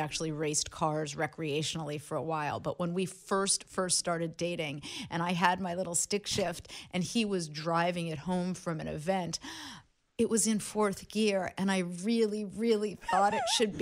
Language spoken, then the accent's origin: English; Los Angeles, California, United States; Now, I grew up in Los Angeles. Mm-hmm. And went to college in Cal.